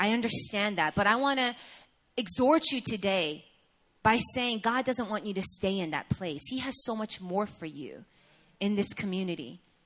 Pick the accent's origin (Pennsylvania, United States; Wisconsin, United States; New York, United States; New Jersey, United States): New York, United States; I'm from New York. You know what I mean? Not that New Yorkers aren't happy, but we don't express our happiness in such an overt, you know, way.